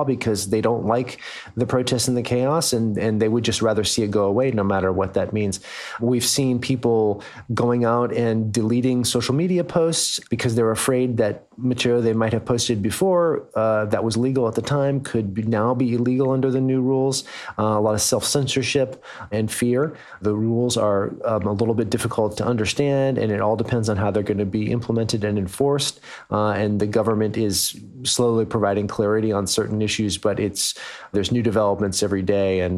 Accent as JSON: {"language": "English", "country": "United States", "moved": "yes", "said": "You know, I'm just a foreigner here. I'm American, and this is not my home."}